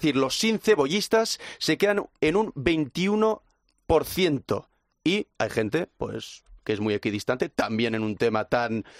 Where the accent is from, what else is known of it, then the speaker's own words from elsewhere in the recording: Catalonia, Spain; En Cataluña, por ejemplo, es sencillo. Yo soy catalá